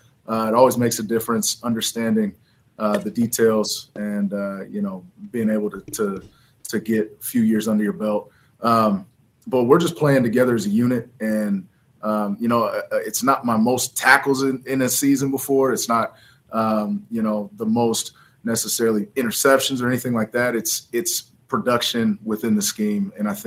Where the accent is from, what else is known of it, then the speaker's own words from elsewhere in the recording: Ohio, United States; moved away as an adult; I'm not originally from Texas. I came from Ohio. for college, and they were that way with me as well.